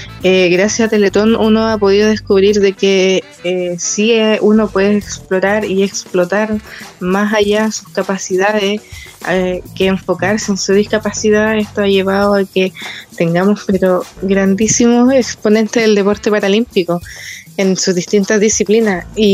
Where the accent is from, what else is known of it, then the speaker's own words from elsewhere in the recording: Talca, Maule, Chile; also born or lived in Antofagasta; yo me fui de Talca cuando entrené en Antofagasta durante 2 años y medio, yo me fui por falta de apoyo, entonces volví